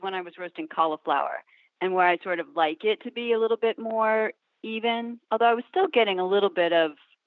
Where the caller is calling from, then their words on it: Wellfleet, Massachusetts, United States; I'm calling from Wellfleet, Massachusetts.